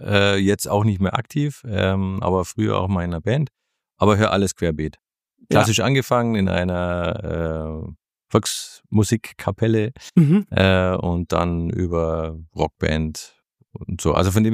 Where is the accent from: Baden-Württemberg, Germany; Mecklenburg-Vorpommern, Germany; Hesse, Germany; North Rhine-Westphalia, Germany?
Baden-Württemberg, Germany; Ulm; Und ich bin im Großraum Ulm aufgewachsen.